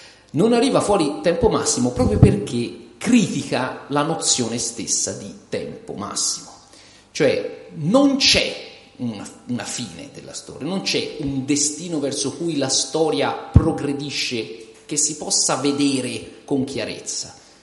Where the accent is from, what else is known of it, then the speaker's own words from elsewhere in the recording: Tuscany, Italy; vengo dalla Toscana